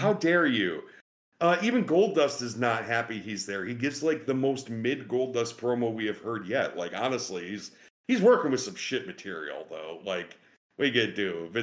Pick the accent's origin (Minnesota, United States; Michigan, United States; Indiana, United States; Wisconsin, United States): Wisconsin, United States; I was born and raised in Wisconsin, unfortunately.